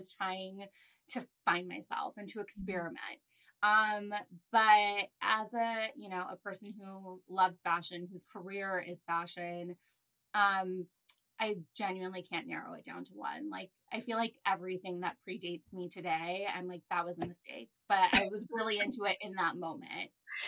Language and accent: English; Los Angeles, California, United States; now in New York City, United States; I was born and raised in Los Angeles. I've lived in New York City for the last 20 years.